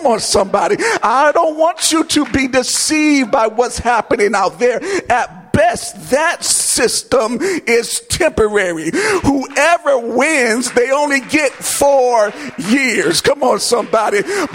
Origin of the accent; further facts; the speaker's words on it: Washington, District of Columbia, United States; I grew up in Washington, D.C. I know how to fight.